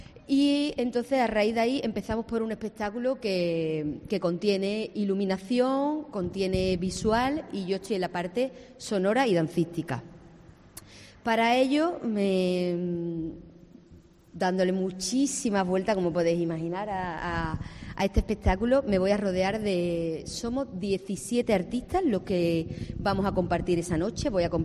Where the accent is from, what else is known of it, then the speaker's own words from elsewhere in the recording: Cádiz, Andalusia, Spain; De esos 16 o 17 artistas que somos, 13 somos de Cádiz